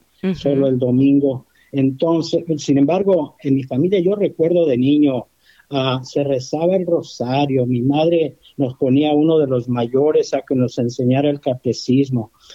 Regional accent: Tepatitlán, Jalisco, Mexico; yo soy de Tepatitlán, Jalisco, originario. Siempre desde que salí de mi pueblo no he dejado de regresar.

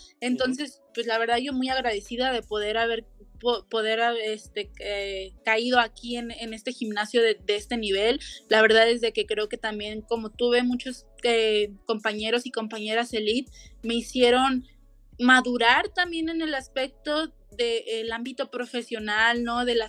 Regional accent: Mexico; como yo soy de México

